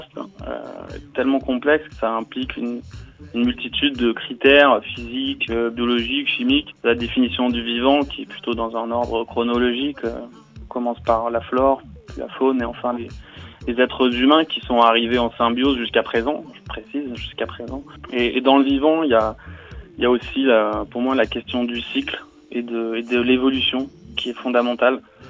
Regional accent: Bayonne, Nouvelle-Aquitaine, France; now in Paris, France; je suis né à Bayonne, je viens du sud-ouest. C'est une région que j'affectionne tout particulièrement, que j'ai quittée il y a quelques temps pour m'installer à Paris.

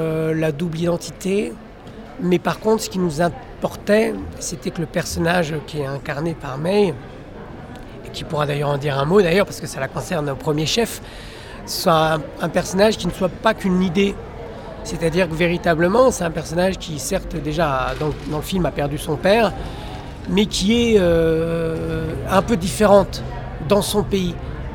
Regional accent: France; on est des Occidentaux, on est deux hommes blancs français, européens.

